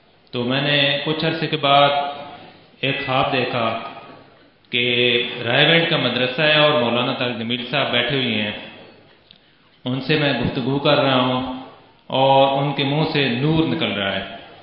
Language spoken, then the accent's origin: Urdu; Mianwali, Punjab, Pakistan; میرا تعلق ملوالی سے ہے،